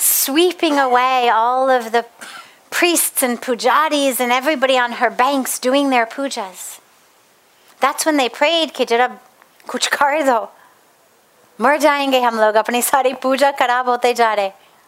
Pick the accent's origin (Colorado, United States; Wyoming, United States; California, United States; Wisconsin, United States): California, United States; Los Angeles; I'm from Los Angeles. We were back in LA for an event.